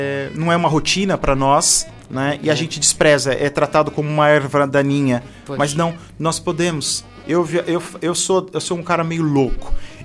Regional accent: Brazil; now in Portugal; Eu não sou português, mas como brasileiro, como um país colônia, Tenho raízes portuguesas e é fenomenal. Estar no país me traz o resgate da minha ancestralidade.

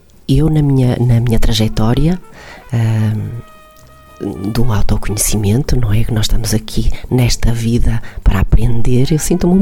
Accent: Porto, Norte, Portugal; also born or lived in Switzerland; now in Viana do Castelo, Portugal; Eu vivi muitos anos na Suíça e, portanto, quando decidi voltar para Portugal, para a minha terra, eu escolhi, sou do Porto, originalmente.

